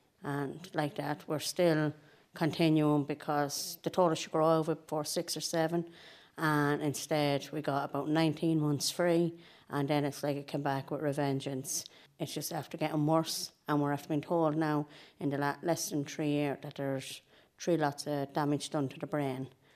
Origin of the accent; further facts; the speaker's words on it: Edenderry, Leinster, Ireland; Edenderry.